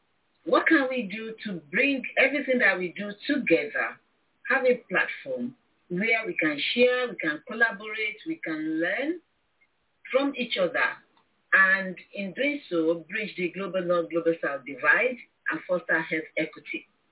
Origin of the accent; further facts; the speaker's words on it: Nigeria; moved away as an adult; now in United Kingdom; I'm originally from Nigeria. I trained in Nigeria, actually, as a nurse midwife. Then I came to the UK in 91 and trained as a theater nurse.